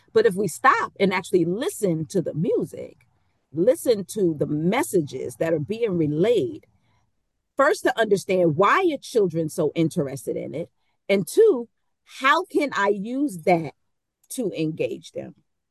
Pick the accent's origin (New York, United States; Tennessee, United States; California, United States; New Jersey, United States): New York, United States; Bronx; So I'm born in 1974 and I'm from the Bronx. And hip hop was born in 1973 in the Bronx.